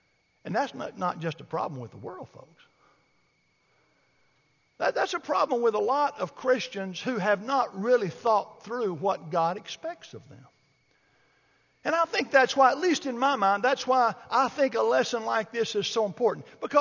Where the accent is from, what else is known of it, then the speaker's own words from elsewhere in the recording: Bald Knob, Arkansas, United States; he and my mother and my family and we grew up in Arkansas. So during the holidays, we would drive from Ball Knob, Arkansas, that big metropolis, to Evergreen, Alabama